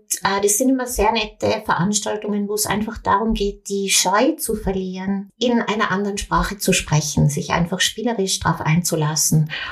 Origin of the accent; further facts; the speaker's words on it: Innsbruck, Tyrol, Austria; Und mein Vater war Österreicher. Wir sind hier in Österreich, in Innsbruck, aufgewachsen. Aber wir waren natürlich auch ganz oft in Belgien bei meiner Großmutter.